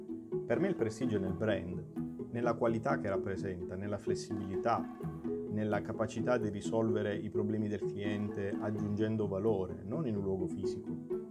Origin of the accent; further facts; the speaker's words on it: Manfredonia, Apulia, Italy; moved away as an adult; now in Parma, Italy; Ho vissuto metà della mia vita nella mia città d'origine, cioè Manfredonia, e l'altra metà a Parma, in Emilia-Romagna. Oggi sono pronto a tornare in Puglia. La mia intenzione sarebbe trasferirmi a Bari nei prossimi mesi